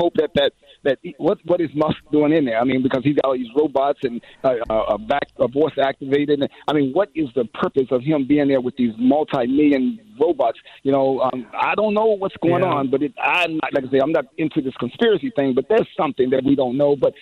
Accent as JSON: {"language": "English", "country": "United States", "said": "It really hurts me as an American."}